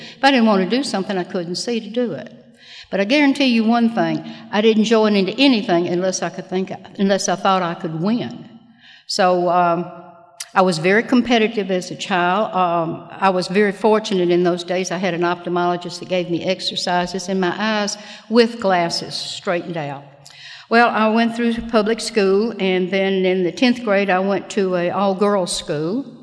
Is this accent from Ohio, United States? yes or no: no; Memphis, Tennessee, United States; born there; So I'd like to give you just a little background. I was born in Memphis.